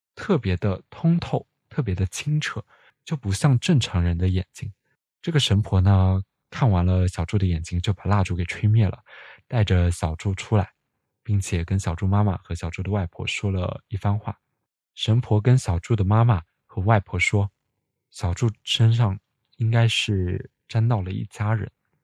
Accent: Guangdong, China; 因为我是个潮汕人，潮汕地区那会儿会比较落后，一般人的家里面是没有厕所的

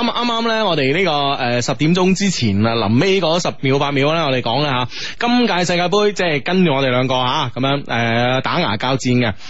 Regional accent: Guangzhou, Guangdong, China; 我哋广州人啦，系咪先？我哋广东人啊

